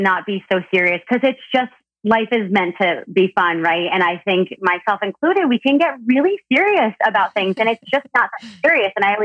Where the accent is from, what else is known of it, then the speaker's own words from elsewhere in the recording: New Jersey, United States; So, you know, I grew up in Jersey up north.